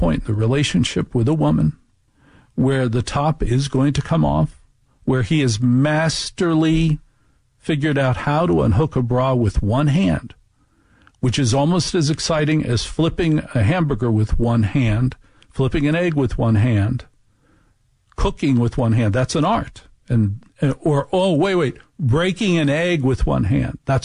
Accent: United States; I'm an American. Those are the great things that Americans do.

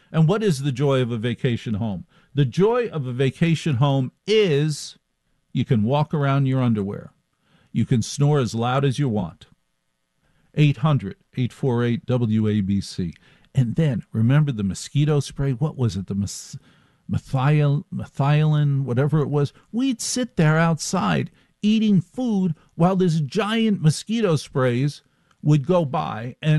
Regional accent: New Jersey, United States; Nobody says, I grew up in Jersey. That's where I'm from.

